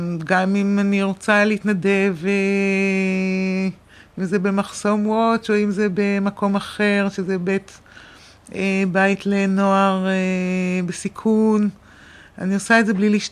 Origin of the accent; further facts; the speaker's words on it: Haifa, Haifa District, Israel; גדלתי בחיפה.